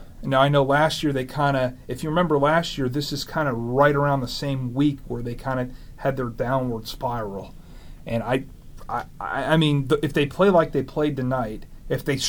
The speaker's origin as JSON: {"language": "English", "town": "Las Vegas", "region": "Nevada", "country": "United States", "said": "I'm from Vegas, obviously"}